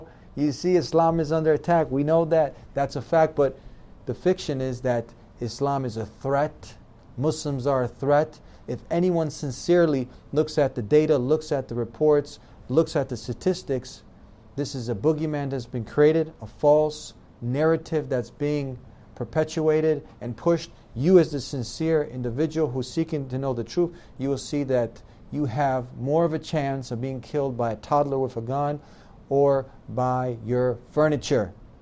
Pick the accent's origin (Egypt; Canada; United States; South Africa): United States; Chicago, Illinois; You know, just in Chicago, my hometown, we just had 40. We just had a mass shooting.